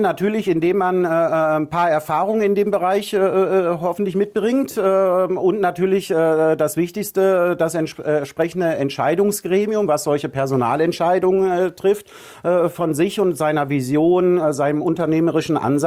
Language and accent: German; North Rhine-Westphalia, Germany; now in Nordfriesland, Germany; Nein, ich bin gerade dabei, mich hier einzusozialisieren und bin ein Kind des Ruhrgebiets